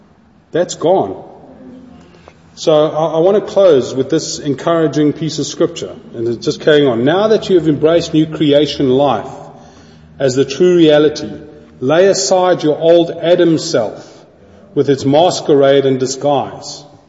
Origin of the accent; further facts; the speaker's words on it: South Africa; born there; well, I was born in South Africa.